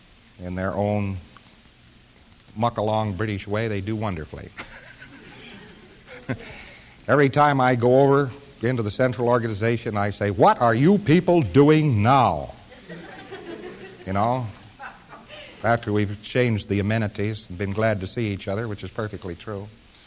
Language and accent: English; United States; accent: American; As a matter of fact, my American accent gets worse in England now instead of less.